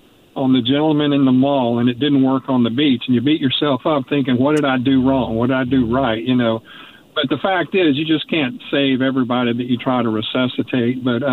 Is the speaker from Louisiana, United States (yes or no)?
yes; Shreveport, Louisiana, United States; I'm originally from Shreveport.